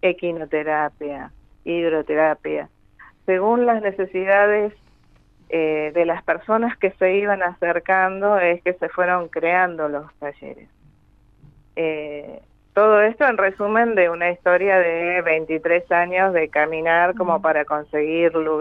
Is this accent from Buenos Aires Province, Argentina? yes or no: no; Allen, Río Negro, Argentina; born there; Yo nací en Allen.